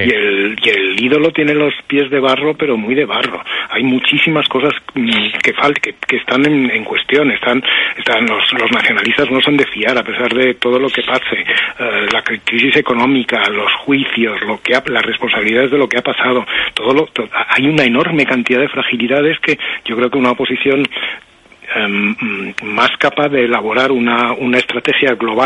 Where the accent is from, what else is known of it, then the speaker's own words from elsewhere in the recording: Spain; yo estoy convencido, y como muchos españoles